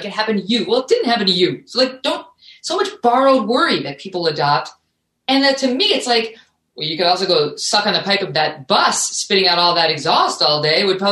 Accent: Ireland; I am Irish after all.

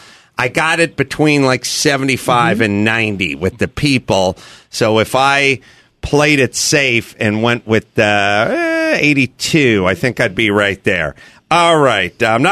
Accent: North Hollywood, California, United States; yet I'm an imbecile from North Hollywood

